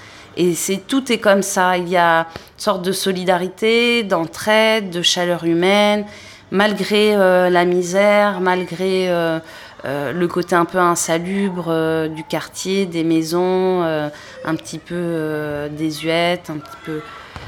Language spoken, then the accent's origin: French; Provence-Alpes-Côte d'Azur, France; also born or lived in Tunisia; Moi, j'habite le quartier depuis 5 ans. J'ai grandi dans le Vaucluse, donc en Provence, pas très loin, à la campagne. Depuis petite, j'ai été imprégnée de cette culture provençale. Et puis j'ai mon métissage, mon côté tunisien. J'ai vécu aussi en Tunisie, c'est ma deuxième patrie.